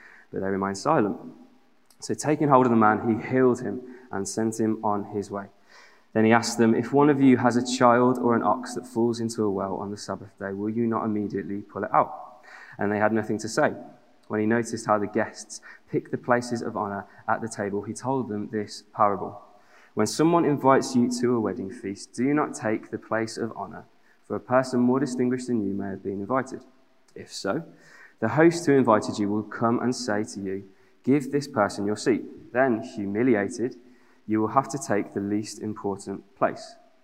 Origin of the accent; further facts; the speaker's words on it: Aldridge, West Midlands, United Kingdom; I grew up in the West Midlands. I grew up in a small town of about 25,000 people called Aldridge.